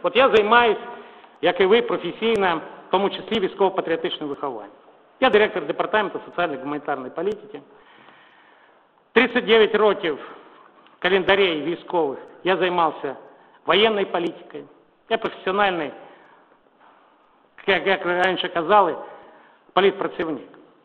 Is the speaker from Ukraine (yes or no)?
no; Plesetsk, Arkhangelsk Oblast, Russia; moved away; also born or lived in Sverdlovsk; де я ріс, мій батя ракетник-стратег, і моє дитинство пройшло на Руському Сєвєрі в Архангельській області, космодром Плесецький